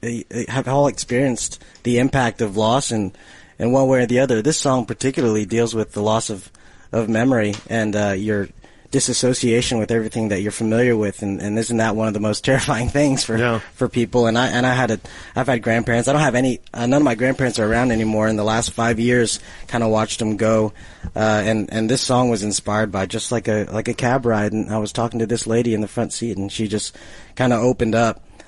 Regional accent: Nashville, Tennessee, United States; Yeah, I grew up listening to a ton of stuff. I grew up in Nashville, Tennessee

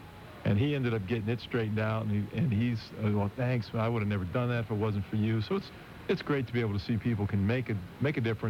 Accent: Pennsylvania, United States; growing up outside of Pittsburgh. So I grew up a Steeler fan

